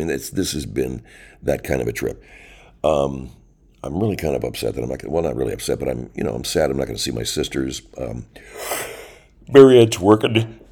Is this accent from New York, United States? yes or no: no; Arcadia, California, United States; One place, though, that I hadn't been back to that frequently is my hometown of Arcadia.